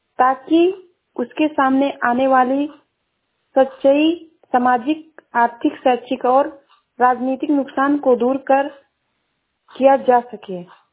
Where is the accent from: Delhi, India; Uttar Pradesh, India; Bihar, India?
Uttar Pradesh, India; Shravasti; मैं जिला श्रावस्ती से हूँ।